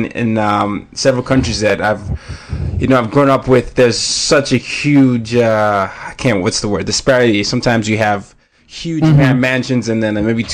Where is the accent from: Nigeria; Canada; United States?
Nigeria; As a Nigerian, you know, we can see the world almost in New York City and big cities